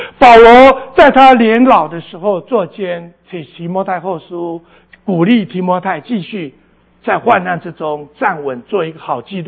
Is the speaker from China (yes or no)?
no; Taiwan; moved away as an adult; 我从小呢大概我在乡下长大，后来我大概初中毕业又特别努力就考到台湾最好的高中